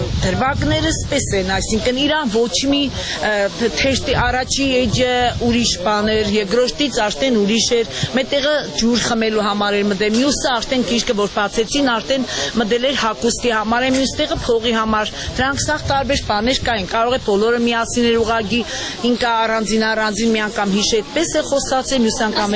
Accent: Gyumri, Shirak, Armenia; Գյումրիի բնակիչ եմ, իծանե գյումրեցի եմ ես

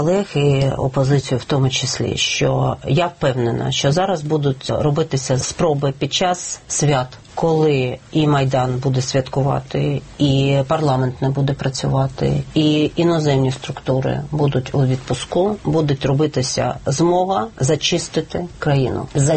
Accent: Kharkiv, Kharkiv Oblast, Ukraine; Тому що мій рідний Харків спить

